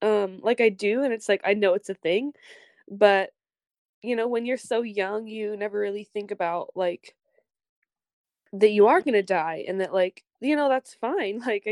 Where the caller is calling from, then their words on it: Bellingham, Washington, United States; Hi, I'm calling in from Bellingham.